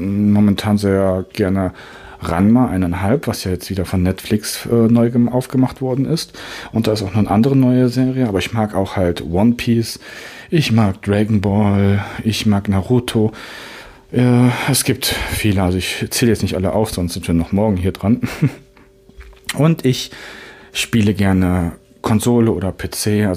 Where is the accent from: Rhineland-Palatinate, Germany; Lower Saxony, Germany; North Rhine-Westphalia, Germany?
North Rhine-Westphalia, Germany; Düsseldorf; now in Fulda, Germany; ich bin 39 Jahre, spätdiagnostizierter Autist und gebürtig aus Düsseldorf. Aktuell lebe ich in Hessen in der Nähe von Fulda